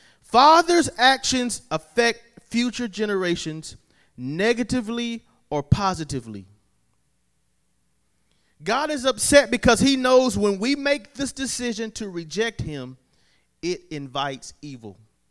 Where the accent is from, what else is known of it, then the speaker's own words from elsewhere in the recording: Fair Forest, South Carolina, United States; I'm from Fair Forest, South Carolina.